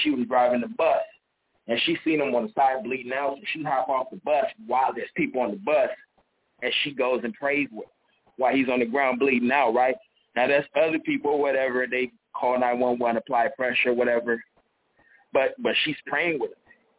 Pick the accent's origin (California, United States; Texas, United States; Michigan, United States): California, United States; Inglewood; I'm from Inglewood, man. I've been born and raised in Inglewood, went to Inglewood High School, Manchester and Crenshaw.